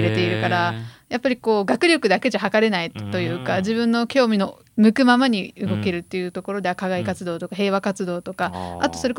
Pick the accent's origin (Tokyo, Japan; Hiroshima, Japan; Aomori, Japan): Hiroshima, Japan; Hatsukaichi; 廿日市にずっと住みっぱなしというか、廿日市大好きで全然出てなかったから